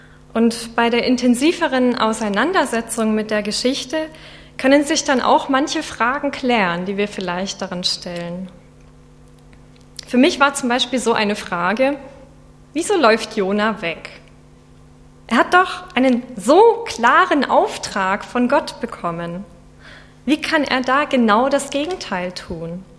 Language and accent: German; Regensburg, Bavaria, Germany; Ich komme ursprünglich aus der Mennonitengemeinde in Regensburg. Da bin ich aufgewachsen und nach meinem Abitur bin ich dann in den Schwarzwald für ein freiwilliges soziales Jahr. Danach bin ich dann nach Kassel gegangen.